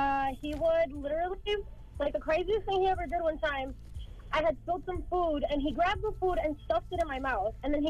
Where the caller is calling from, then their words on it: White Plains, New York, United States; I'm calling from White Plains.